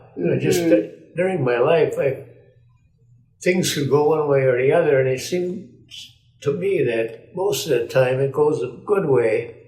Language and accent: English; Hancock, Michigan, United States; born there; also born or lived in Montana; now in Seattle, United States; I was born in Hancock. Then I was part of the congregation in Montana.